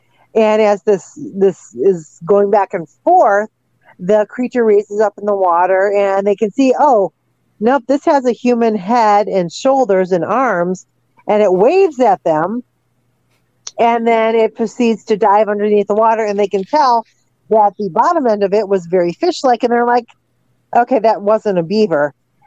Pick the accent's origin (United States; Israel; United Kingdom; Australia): United States; Great Lakes; I'm from the Great Lakes, and we have lots of lake monster reports.